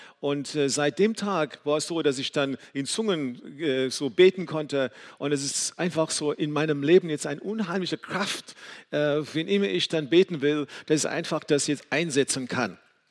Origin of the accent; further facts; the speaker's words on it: South Africa; Ich bin in einer großen, so traditionellen Kirche dann aufgewachsen in Südafrika.